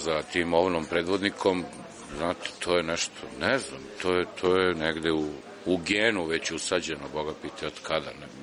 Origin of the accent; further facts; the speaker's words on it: Pančevo, Vojvodina, Serbia; To znam od ljudi s kojima sam odrastao u Pančevu